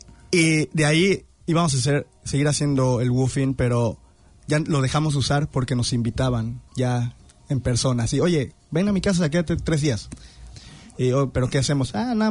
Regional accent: Mexico; nos decían de dónde somos, porque nos vemos como de ahí. Y era, pues somos de México.

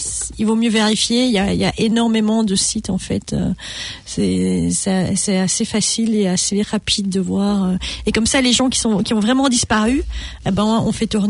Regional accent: Belgium; moi, je suis belge.

